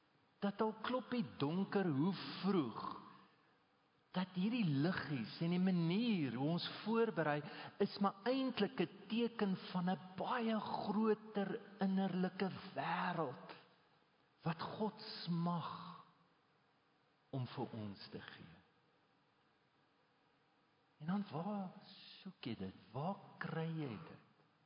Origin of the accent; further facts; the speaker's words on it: Standerton, Mpumalanga, South Africa; Ek kom van Standerton af en ons nooit 'n kersboom gehad nie.